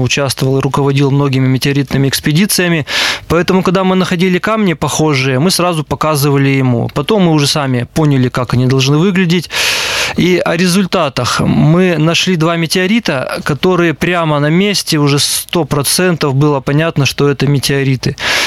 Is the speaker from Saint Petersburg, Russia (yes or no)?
no; Perm, Perm Krai, Russia; И я один из Перми.